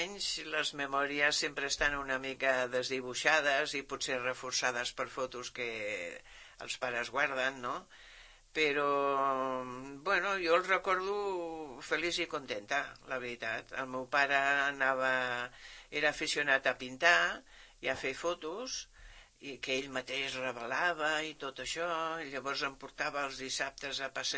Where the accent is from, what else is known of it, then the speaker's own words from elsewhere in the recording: Mainz, Rhineland-Palatinate, Germany; Mira, jo sóc de Mainz, que és la ciutat que fins ara aquests últims anys ningú la coneixia.